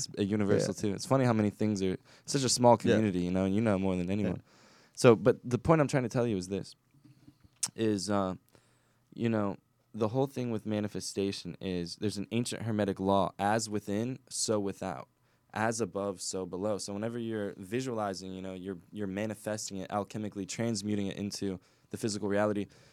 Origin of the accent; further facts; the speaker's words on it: Illinois, United States; the Reader's Digest version is, I grew up in Illinois, at 8 years old, started playing guitar, doing magic.